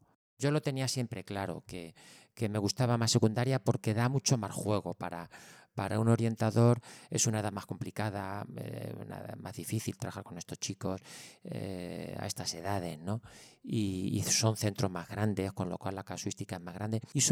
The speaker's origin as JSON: {"language": "Spanish", "town": "Ciudad Real", "region": "Castilla-La Mancha", "country": "Spain", "also_born_or_lived": "Granada", "said": "cuando me vine a Ciudad Real a vivir, aunque yo soy de Ciudad Real, pero bueno, me fui a estudiar a Granada y mi familia y tal, pero me vine hace 21 años"}